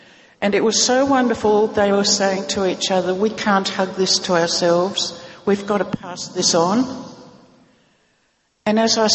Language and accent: English; Australia; In 1980, I was coming over here as an Australian World Service delegate.